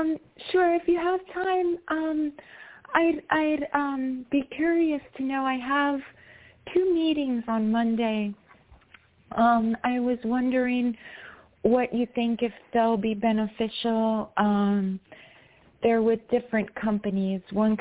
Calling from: New York, United States; from New York.

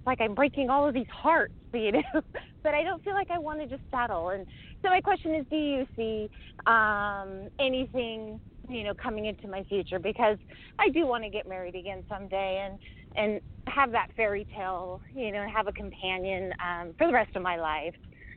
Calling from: California, United States; I'm calling from California.

